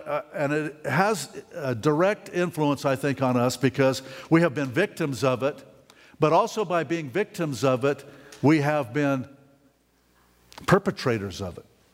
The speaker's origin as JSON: {"language": "English", "region": "Nevada", "country": "United States", "tie": "born there", "said": "I was born in Nevada."}